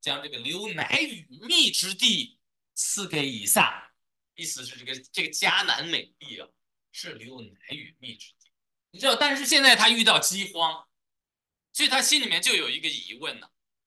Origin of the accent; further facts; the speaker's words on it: China; moved away as an adult; now in United States; 我们中国人更是有这样的传统。我们移民来美国，也就是这个原因，水草丰富，我们就来了。